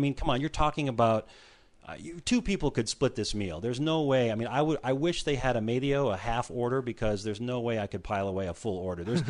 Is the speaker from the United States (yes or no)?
yes; Midwest, United States; I'm from the Midwest. I've had giant lumberjack breakfasts before.